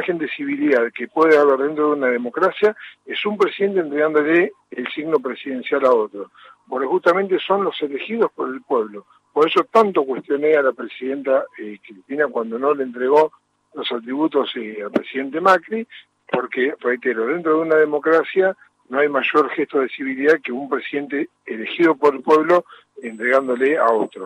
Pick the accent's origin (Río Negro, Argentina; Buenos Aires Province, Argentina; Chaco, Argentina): Buenos Aires Province, Argentina; Junín; Yo soy del interior, soy de Junín.